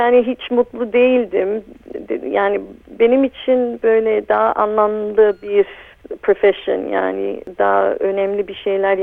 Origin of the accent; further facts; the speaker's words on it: Adana, Turkey; Adana'da birkaç hafta kaldım galiba, 2-3 hafta. Ben çok beğeniyorum. Orada doğdum. Orada da yaşadım birkaç yıl.